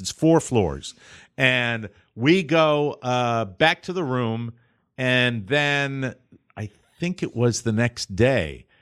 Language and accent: English; Connecticut, United States; Met a guy from Connecticut, my home state.